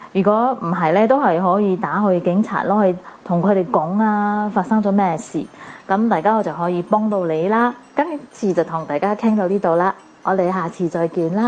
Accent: Singapore; 各位哥哥姐姐大家好，我是新加坡的

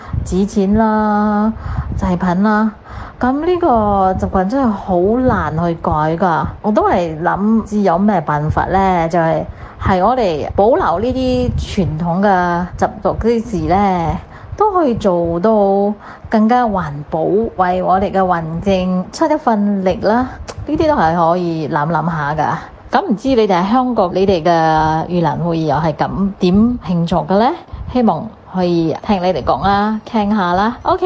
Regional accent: Singapore; 我在香港的哥哥姐姐你们好，我是新加坡的

